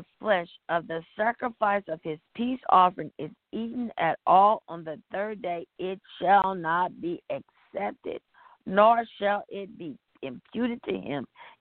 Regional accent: the South, United States; I grew up in the South, and I would love it.

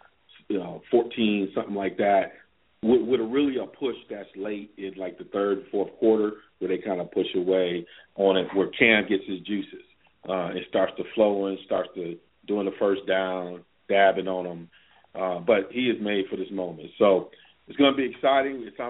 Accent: Michigan, United States; I grew up in Michigan. Everybody says, why aren't you a Lions fan?

